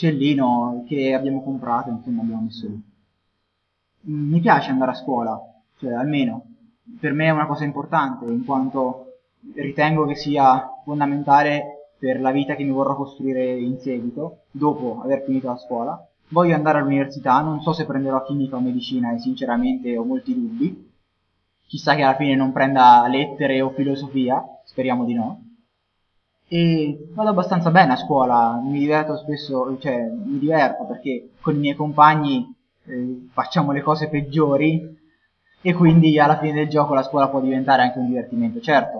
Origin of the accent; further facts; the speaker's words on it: Assisi, Umbria, Italy; born there; now in Perugia, Italy; ho 17 anni, sono nato ad Assisi ma adesso vivo a Perugia, frequento il liceo Galeazzo Alessi e vivo con la mia famiglia composta da me, mio padre e mia madre.